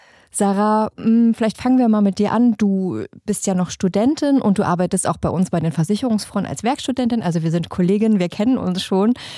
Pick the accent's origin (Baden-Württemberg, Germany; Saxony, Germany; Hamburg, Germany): Saxony, Germany; Leipzig; wir kommen alle aus Leipzig